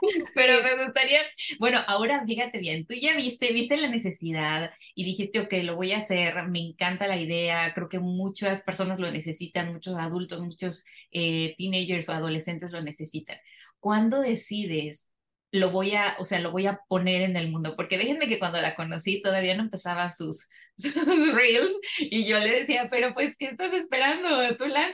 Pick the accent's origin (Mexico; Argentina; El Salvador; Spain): Mexico; moved away; nosotras como mexicanas tenemos miles de modismos. A mí me costó mucho llegar aquí